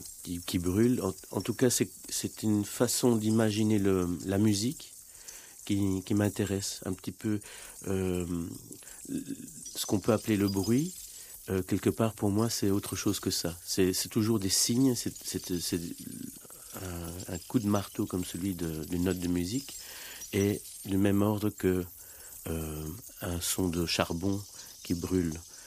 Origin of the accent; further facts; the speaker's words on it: Mol, Flanders, Belgium; born there; also born or lived in Vienna, Austria; je suis né en Belgique, en Flandre, à Mol. Mes parents sont venus en 58 ici. À 10 ans, on est reparti vivre à Vienne, en Autriche. J'y ai vécu 10 ans.